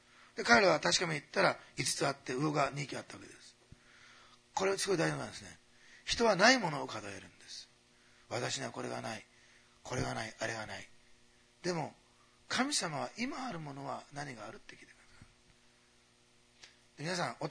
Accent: Osaka, Japan; born there; すいませんね、大阪生まれの人はしつこいところがありまして。

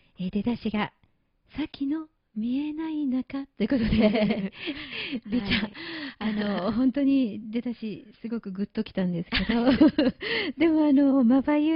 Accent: Gifu, Japan; now in Nagasaki, Japan; その足で私は長崎に帰らないで、岐阜に寄ったんですね。はい、岐阜というのは私のふるさとで

